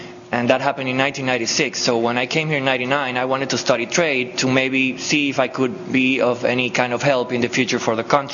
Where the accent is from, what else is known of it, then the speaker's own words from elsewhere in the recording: Dominican Republic; I am from the Dominican Republic.